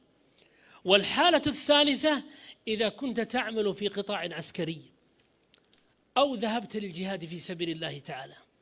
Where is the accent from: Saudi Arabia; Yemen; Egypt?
Saudi Arabia; في بلدنا المملكة العربية السعودية